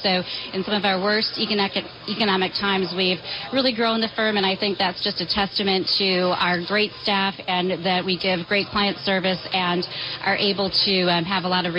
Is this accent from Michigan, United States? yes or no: yes; Michigan, United States; I grew up in Michigan, and it's very, very different than doing business in Michigan.